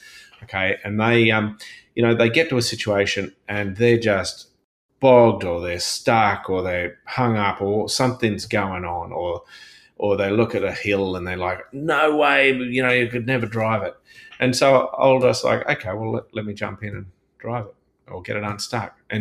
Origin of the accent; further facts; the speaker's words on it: Papua New Guinea; I grew up in Papua New Guinea. Mum and Dad were missionaries up there, and so very, very remote where we lived.